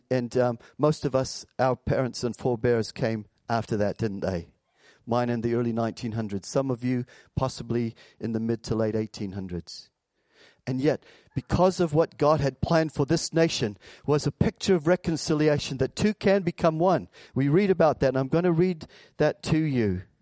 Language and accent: English; United States; now in New Zealand; as an American in the 1990s, it wasn't a very popular thing to be.